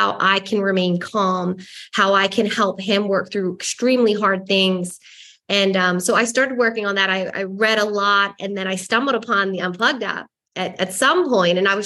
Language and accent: English; Pittsburgh, Pennsylvania, United States; So I'm from Pittsburgh, PA.